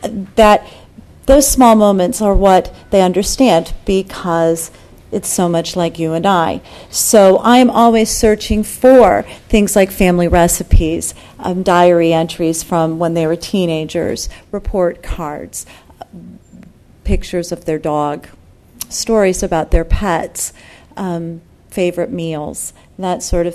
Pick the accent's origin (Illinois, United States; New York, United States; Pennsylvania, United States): Illinois, United States; Charleston; I grew up in central Illinois. I grew up in Charleston, Illinois, actually, which is the site of the Lincoln Log Cabin.